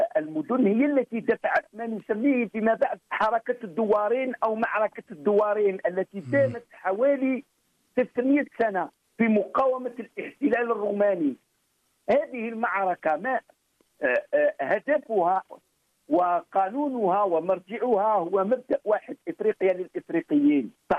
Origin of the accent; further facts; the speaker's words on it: Algeria; هذه مسألة الأبولوجيا هي مسألة فنية وجمالية أصيلة داخل وعينا كجزائريين